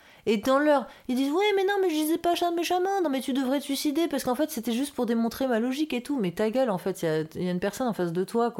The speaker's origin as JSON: {"language": "French", "town": "Paris", "region": "Île-de-France", "country": "France", "accent": "Parisian", "said": "j'ai un gros accent parisien."}